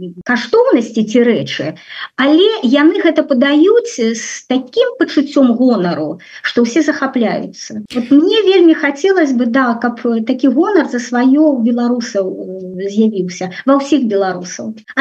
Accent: Baranavichy, Brest Region, Belarus; І я ж тады жыла ў Баранавічах некалькі гадоў. Ну гэта мой родны горад.

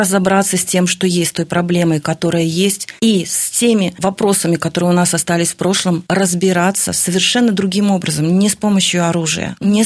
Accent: Belarus; Я, например, полька по национальности. Но я родилась в Беларуси. Это мой дом.

